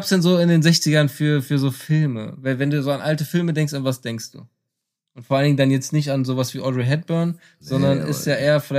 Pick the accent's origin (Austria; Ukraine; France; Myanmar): France; ich bin Schauspieler, ich bin Franzose, ich habe es aber eigentlich in Deutschland geschafft.